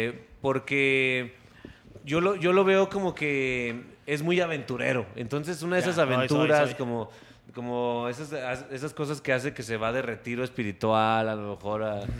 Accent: Aguascalientes, Mexico; Fue como porque soy de Aguascalientes, a lo mejor, ¿no?

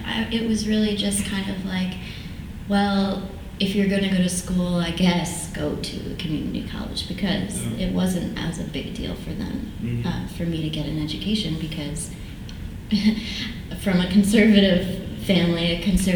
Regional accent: Monroe, New York, United States; I'm from Monroe, New York, yes. 845.

